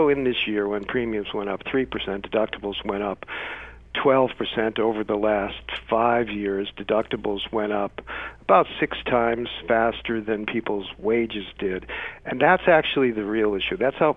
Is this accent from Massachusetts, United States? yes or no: yes; Boston, Massachusetts, United States; I know you have Mets and Yankees fans in the area, but I'm originally from Boston